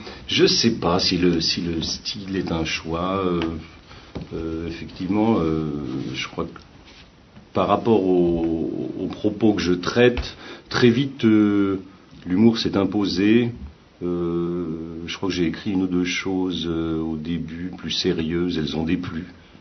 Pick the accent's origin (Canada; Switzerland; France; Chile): Switzerland; je viens de Suisse, c'est du chocolat suisse.